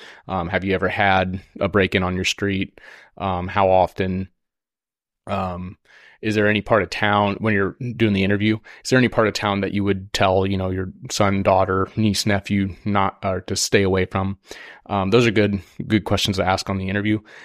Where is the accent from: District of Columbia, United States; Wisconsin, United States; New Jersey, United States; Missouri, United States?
Missouri, United States; Number seven, my home state, Missouri, is violent crime rate of 542 per 100,000 residents